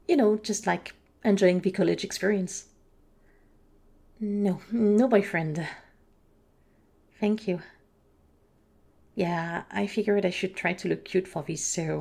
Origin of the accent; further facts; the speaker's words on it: France; No, I'm not from here. I'm actually from France. I'm 20 year old.